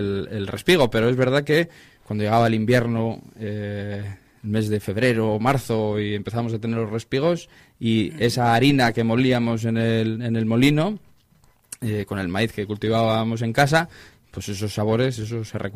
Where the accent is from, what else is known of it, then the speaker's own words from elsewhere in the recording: Bien Aparecida, Cantabria, Spain; mi infancia transcurrió en la Bien Aparecida, que es donde tengo ahora mismo el proyecto del amigo Artuca, donde está la huerta, y transcurrió entre vacas, porque mis padres eran ganaderos